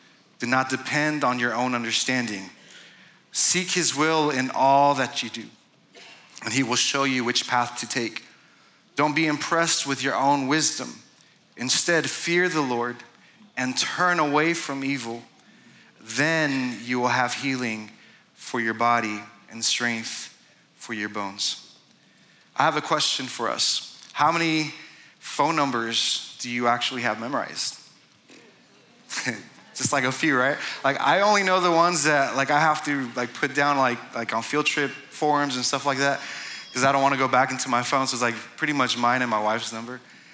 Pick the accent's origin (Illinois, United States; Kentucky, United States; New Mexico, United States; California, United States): California, United States; I'm from California.